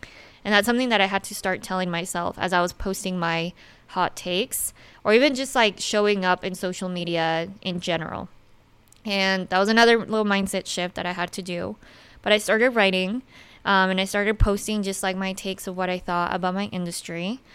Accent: Salt Lake City, Utah, United States; because I grew up in Utah and Salt Lake.

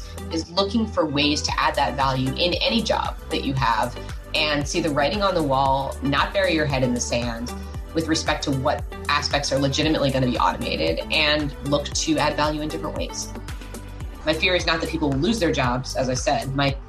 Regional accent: Washington, D.C. area, United States; I was growing up outside of Washington, D.C. in the States

